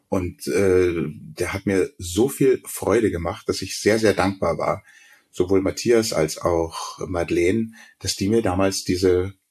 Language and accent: German; Berlin, Germany; born there; accent: Munich; now in Munich, Germany; ich bin ja gebürtiger Berliner, bin zwar seit 75 in München, aber ich habe tatsächlich eher einen münchnerischen Akzent gehabt.